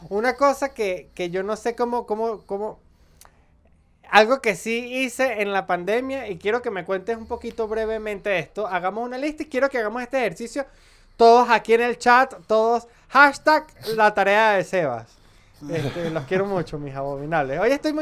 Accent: Venezuela; now in Colombia; Porque, hermano, yo salí de Venezuela. Salí de ese comunismo.

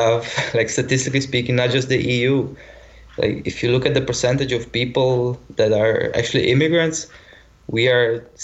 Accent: Cluj County, Romania; English is a second language; I was born in Cluj, but then my parents moved away to a smaller town, like 100 kilometers from Cluj. And after that, I came back to Cluj to study at the university, and then I just stayed here.

